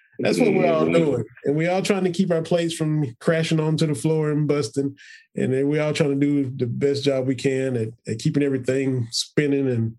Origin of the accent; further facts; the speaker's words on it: Kentucky, United States; There's a little place in my hometown, you know, coming to Kentucky, the hoagie shop